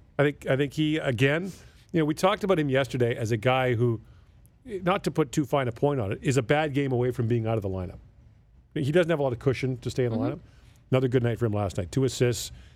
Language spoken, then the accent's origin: English; Edmonton, Alberta, Canada; when I was growing up in Edmonton.